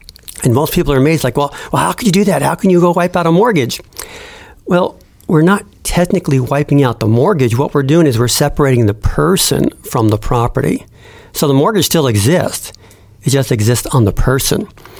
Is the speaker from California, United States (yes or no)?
no; New Jersey, United States; So originally from New Jersey, the northeast part.